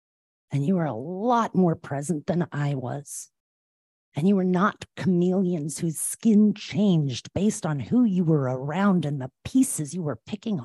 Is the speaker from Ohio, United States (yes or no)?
yes; Cleveland, Ohio, United States; I was from Cleveland. It was dirty and gritty.